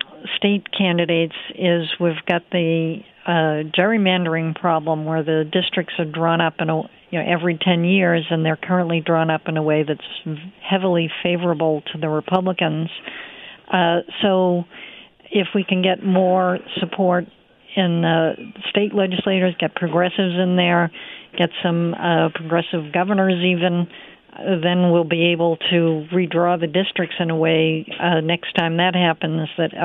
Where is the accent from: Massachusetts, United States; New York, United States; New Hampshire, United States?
Massachusetts, United States; I actually went back to my home state of Massachusetts to work on her campaign.